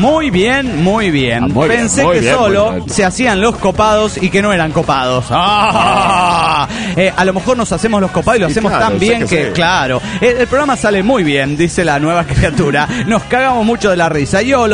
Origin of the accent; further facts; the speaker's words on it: Delta, Colorado, United States; de Delta, Colorado.